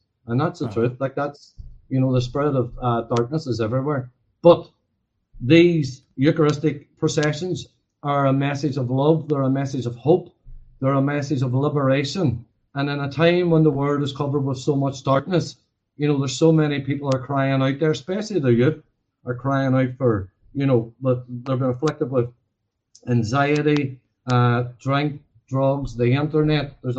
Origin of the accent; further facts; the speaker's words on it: Derry, Northern Ireland, United Kingdom; from Ulster, where Derry, my hometown, is from